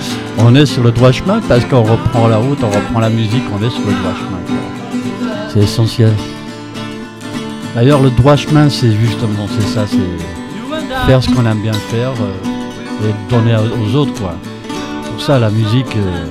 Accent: Antwerp, Flanders, Belgium; comme je suis né à Anvers, qui est un ville de port, en étant enfant, je voyais pas mal de genre de musique à Anvers, quoi.

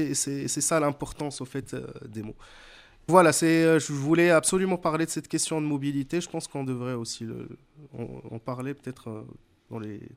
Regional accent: Morocco; En tant que Marocain, on sait ce que sont les lignes rouges.

